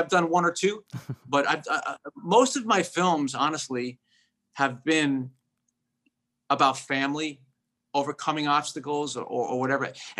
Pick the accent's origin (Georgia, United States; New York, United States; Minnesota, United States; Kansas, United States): New York, United States; growing up in Queens and the Bronx, Al Pacino was somebody that I really looked